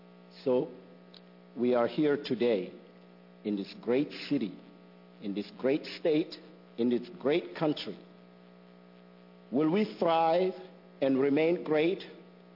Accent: Mali; I'm from Mali. Mali is a country in West Africa

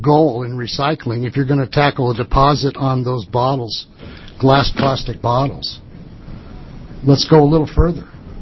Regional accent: Cottage Grove, Oregon, United States; I'm from Cottage Grove, and proud to say I'm just a citizen today.

